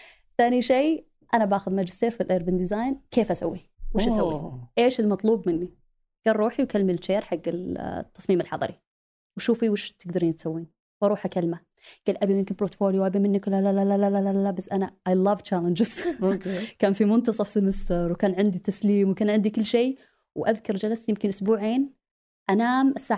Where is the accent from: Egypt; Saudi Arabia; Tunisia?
Saudi Arabia; moved away; انا اقول لك لاني جيت من السعودية.